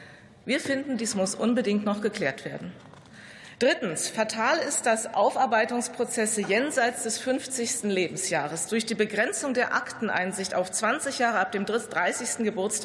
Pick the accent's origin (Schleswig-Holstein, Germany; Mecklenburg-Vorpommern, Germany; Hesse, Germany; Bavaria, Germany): Hesse, Germany; in Hessen, wo ich herkomme